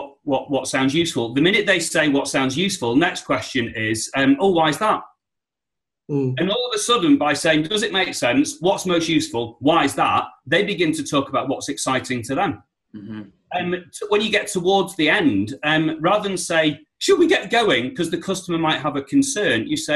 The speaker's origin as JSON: {"language": "English", "town": "Liverpool", "region": "North West England", "country": "United Kingdom", "said": "Or I'm from Liverpool, that's what we call a rant."}